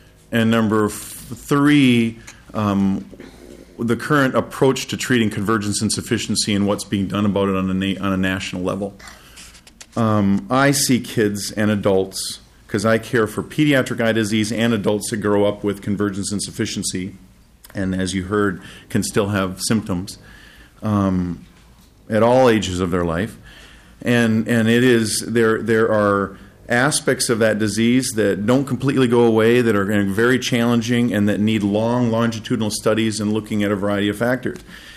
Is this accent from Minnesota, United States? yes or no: yes; Minnesota, United States; I grew up in Minnesota and am very proud of the training I received here.